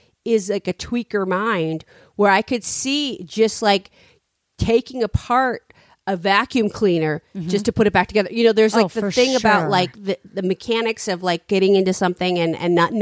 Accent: San Francisco, California, United States; I'm from San Francisco.

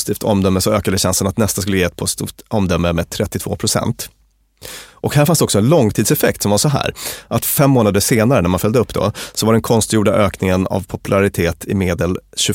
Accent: Luleå, Norrbotten County, Sweden; jag kommer ändå från Luleå

